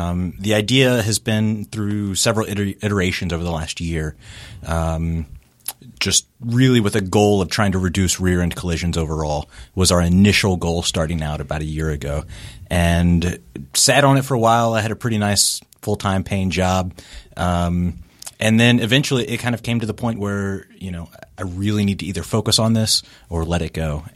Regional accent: Louisville, Kentucky, United States; I am from Louisville.

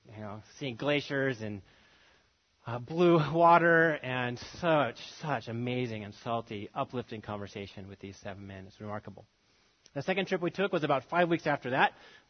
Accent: California, United States; people would find out we're from California

